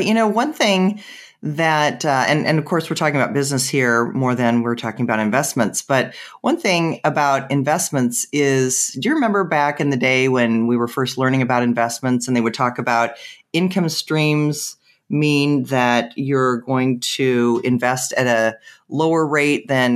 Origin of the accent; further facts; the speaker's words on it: Seattle, Washington, United States; Because I grew up in Seattle and that was never the way it was when I was up there. You know, and I still, when I go back to Seattle at 65